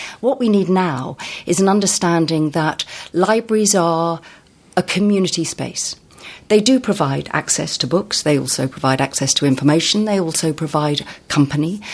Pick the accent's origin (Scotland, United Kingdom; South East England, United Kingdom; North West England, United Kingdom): South East England, United Kingdom; And I come from Sussex, and in Sussex and Hampshire, there have been a lot of new libraries opened.